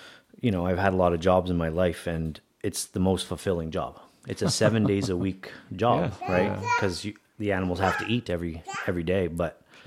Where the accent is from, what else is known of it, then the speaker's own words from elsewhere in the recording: Montreal, Quebec, Canada; And I grew up in Montreal in a very dense, small city. So, you know, neighbors 5 feet away on in every direction.